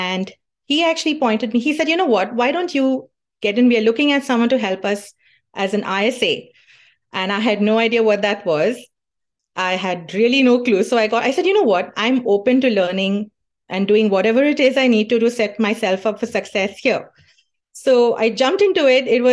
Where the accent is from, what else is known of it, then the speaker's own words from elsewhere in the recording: Bombay, Maharashtra, India; also born or lived in Dubai; now in Canada; We were living in the Middle East. It was 18 years that we were there, but we are actually from India, from Bombay, India.